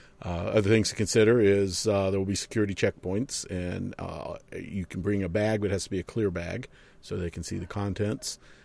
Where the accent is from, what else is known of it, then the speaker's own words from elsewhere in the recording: Roanoke, Virginia, United States; For comparison, Roanoke, my hometown, was a city of 100,000 people in 1944.